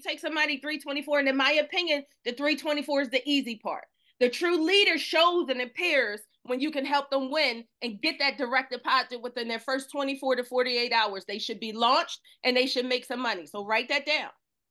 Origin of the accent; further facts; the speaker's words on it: Philadelphia, Pennsylvania, United States; Now I'm from Philly, right?